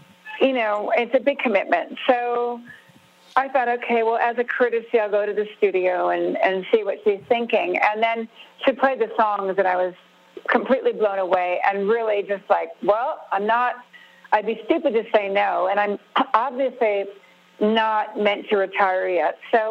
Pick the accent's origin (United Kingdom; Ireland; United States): United States; California; I mean, it's just the way I grew up in Southern California.